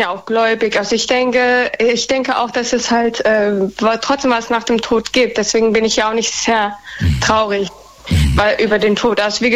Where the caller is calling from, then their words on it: Baden-Baden, Baden-Württemberg, Germany; Ich komme aus Baden-Baden.